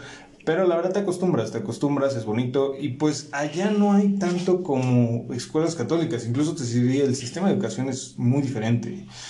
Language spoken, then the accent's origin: Spanish; Toluca, State of Mexico, Mexico; Yo no soy foráneo, nací en la Ciudad de México, soy chilango, nacido aquí, pero por el trabajo de mi padre me mudé a Toluca y viví la mayor parte de mi infancia allá. Viví prácticamente de los 6 a los 16, 17 años.